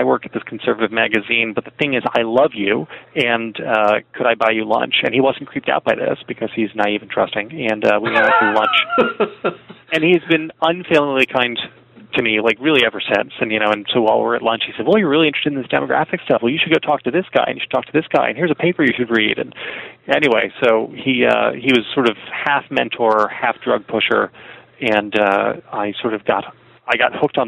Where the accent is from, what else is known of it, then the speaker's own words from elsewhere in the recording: Morristown, New Jersey, United States; I am a South Jersey boy, born and bred. I grew up in Morristown, New Jersey.